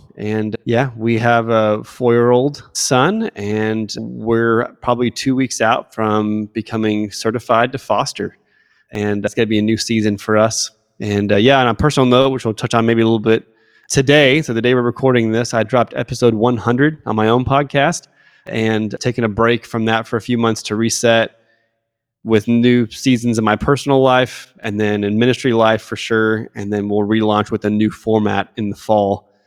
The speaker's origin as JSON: {"language": "English", "town": "Phoenix", "region": "Arizona", "country": "United States", "tie": "born or raised there", "said": "So I grew up in Phoenix, Arizona. I was part of a big Southern Baptist church."}